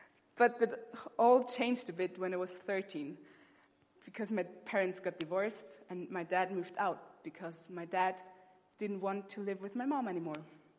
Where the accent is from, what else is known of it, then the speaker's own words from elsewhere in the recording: Austria; So I grew up in Austria, my mom is from Austria, but my dad is from Germany. So I was half German